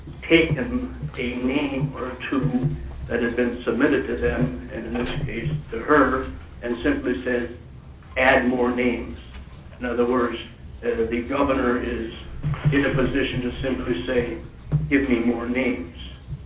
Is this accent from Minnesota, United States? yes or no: yes; Minnesota, United States; now in Sitka, United States; I grew up in northern Minnesota